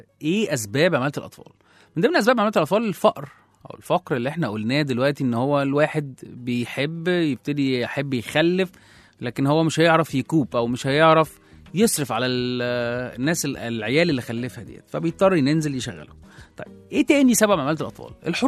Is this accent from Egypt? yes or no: yes; Egypt; او مصر هنا عندنا في مصر ابتدت تاخد خطوات من سنة 2018 لغاية سنة 2025